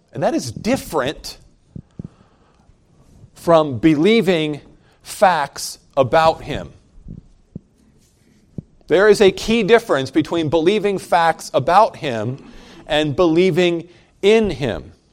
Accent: Oklahoma City, Oklahoma, United States; born there; My passport will tell you that I was born in Oklahoma City, Oklahoma. I'm a U.S. citizen because I was born here.

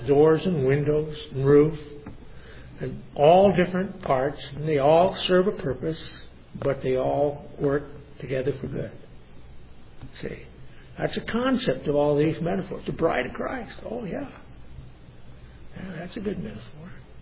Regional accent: the South, United States; accent: southern; Well, I get my southern accent here going.

